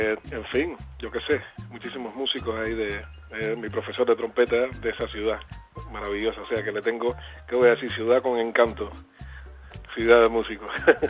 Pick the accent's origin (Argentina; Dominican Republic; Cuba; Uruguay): Cuba; Santa Clara, Villa Clara; Yo soy de Santa Clara. Soy oriundo de Santa Clara, mi ciudad natal. Una ciudad pequeña, muy acogedora